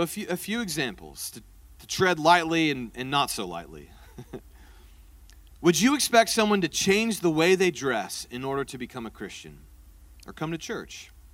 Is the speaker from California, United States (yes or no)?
no; Indianapolis, Indiana, United States; moved away as an adult; now in Kansas City, United States; So I grew up in Indianapolis, which means that I grew up a Colts fan.